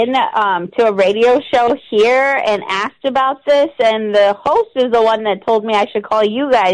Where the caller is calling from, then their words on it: Denton, Texas, United States; Well, technically I live in Denton, but it's just easier to say Dallas.